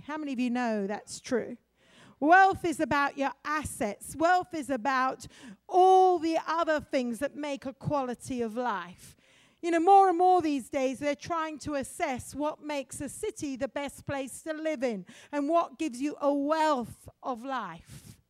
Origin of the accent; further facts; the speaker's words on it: Oxford, South East England, United Kingdom; I come from Oxford. Oxford is maybe one of those capitals of intellectual whatever.